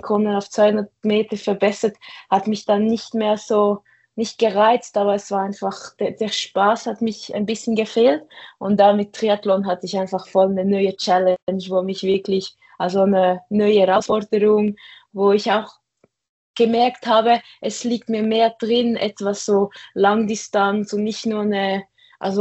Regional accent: Fribourg, Switzerland; also ich komme aus Fribourg

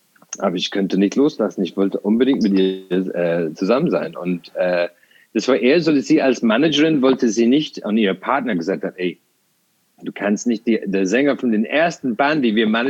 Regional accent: Ireland; born or raised there

